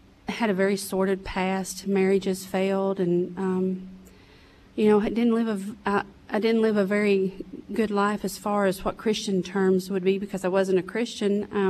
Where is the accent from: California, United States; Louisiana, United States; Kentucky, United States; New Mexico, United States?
Kentucky, United States; Well, I was born and raised in Round County, Kentucky.